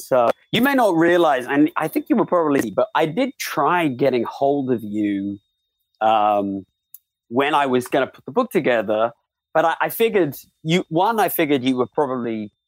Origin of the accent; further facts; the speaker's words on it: United Kingdom; now in United States; I'm a kind of a strange, like I'm a Brit, but I'm live more time in America.